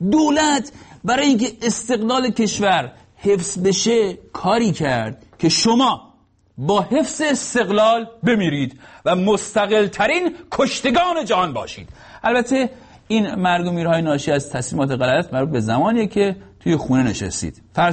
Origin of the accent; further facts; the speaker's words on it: Iran; moved away; ما که از ایران اومدیم بیرون خیلی وقت